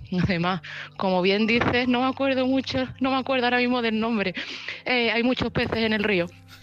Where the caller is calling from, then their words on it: Seville, Andalusia, Spain; desde Sevilla